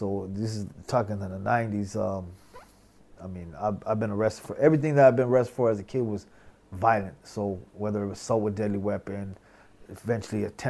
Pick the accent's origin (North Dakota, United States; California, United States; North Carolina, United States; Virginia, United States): California, United States; And, you know, we grew up in Southern California, so it don't matter who you are.